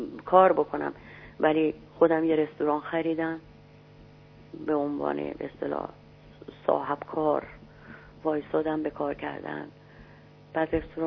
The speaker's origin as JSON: {"language": "Persian", "country": "Iran", "said": "من هیچ وقت در طی تمام این سالها هر جای دنیا که رفتم هیچ گونه شرمی نداشتم که بگم من ایرانی هستم. البته من نمیگم من ایرانی هستم، میگم من از پرشیا هستم،"}